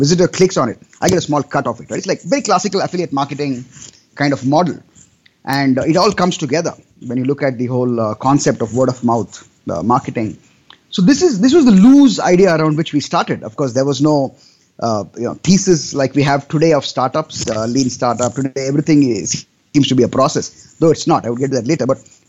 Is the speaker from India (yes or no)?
yes; Bangalore, Karnataka, India; also born or lived in Uttar Pradesh; I'm Bangalorean, right? I moved from Bangalore, did my engineering in UP.